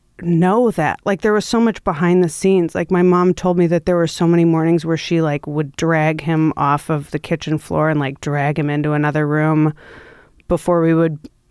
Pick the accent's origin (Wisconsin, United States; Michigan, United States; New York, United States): Wisconsin, United States; Milwaukee; I come from Milwaukee.